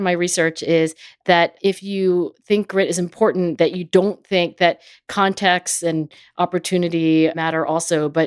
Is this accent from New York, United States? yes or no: no; Philadelphia, Pennsylvania, United States; It just happens to be in my hometown of Philadelphia.